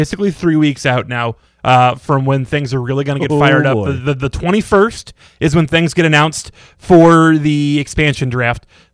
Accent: Belleville, United States; You know, as a kid, I grew up in Belleville, right? So, I mean, I was not ever like a big time city person.

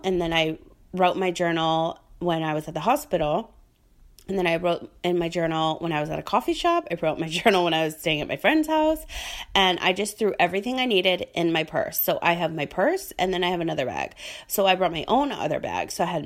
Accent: Rhode Island, United States; So I grew up in hurricanes. I grew up in Rhode Island.

